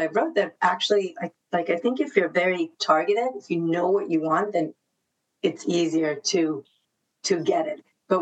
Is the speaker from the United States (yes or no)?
no; Israel; English is a second language; I'm very Israeli. In my way, which also is confusing to people because I speak the language, but I'm not, you know, culturally.